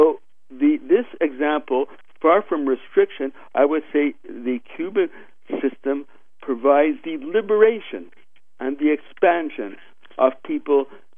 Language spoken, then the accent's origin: English; Canada; now in Cuba; as a Canadian living in Cuba, spending much time there